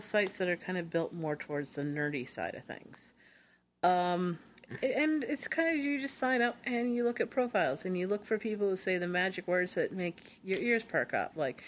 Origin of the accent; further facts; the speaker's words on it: New Hampshire, United States; if you're anywhere like I grew up with in New Hampshire, which was pretty much bumfuck nowhere.